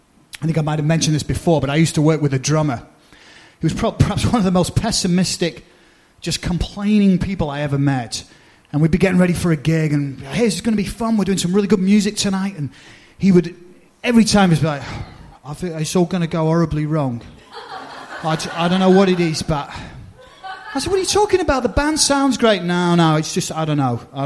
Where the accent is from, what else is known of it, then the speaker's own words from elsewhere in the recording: England, United Kingdom; my home country of England